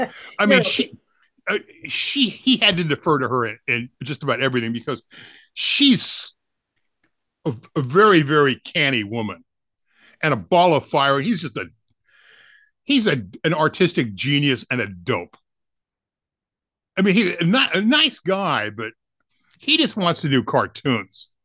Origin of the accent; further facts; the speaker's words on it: Seattle, Washington, United States; I remember seeing them growing up in Seattle when in the mid-60s.